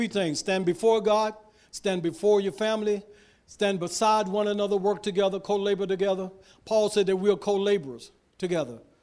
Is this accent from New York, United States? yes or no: no; Florida, United States; I'm from Florida. I never had a saw in my hand, a hammer in my hand, never drove a nail.